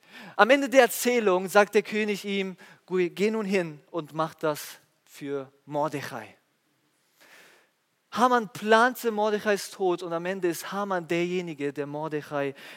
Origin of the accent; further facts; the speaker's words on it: Italy; now in Germany; Als Italiener, der jetzt seit über 10 Jahren schon in Deutschland lebt, konnte ich viele Dinge von der deutschen Kultur übernehmen